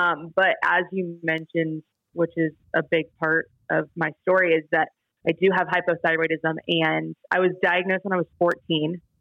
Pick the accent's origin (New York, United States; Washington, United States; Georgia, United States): Georgia, United States; Atlanta; also born or lived in Cincinnati, United States; So, but yes, I am from Atlanta. I was born and raised here. I live here now. I went away to school in Cincinnati at Xavier University for college